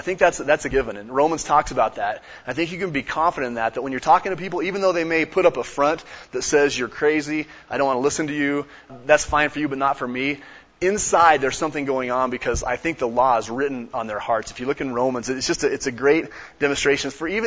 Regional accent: United States; But I thought I was a Christian because I grew up in America and I went to church.

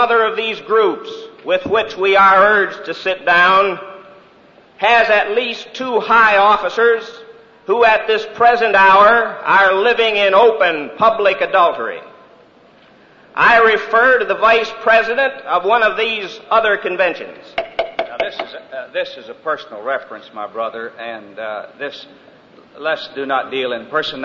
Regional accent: the North, United States; I was born and raised in the Great North Country, which makes me a Yankee

